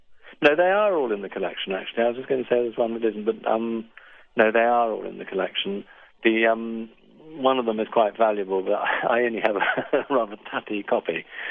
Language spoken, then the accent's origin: English; United Kingdom; Absolutely. I mean, I'm British.